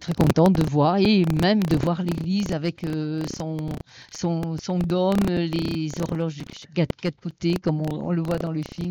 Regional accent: Bordeaux, Nouvelle-Aquitaine, France; nous venons de Bordeaux, France, voilà, et puis, de Bordeaux, France, et nous sommes venus dans un petit fourgon

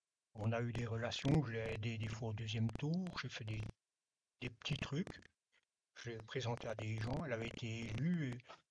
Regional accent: Bourgogne-Franche-Comté, France; je suis né il y a plus d'un demi-siècle, non, beaucoup plus, il y a trois quarts de siècle. Je viens du Jura français, mais j'ai une ascendance, ma grand-mère était valaisanne. Elle habitait Chipis, Saint-Romain.

